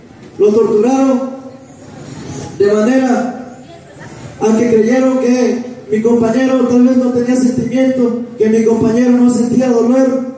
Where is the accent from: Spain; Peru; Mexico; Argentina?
Mexico; como ciudadanos mexicanos de México.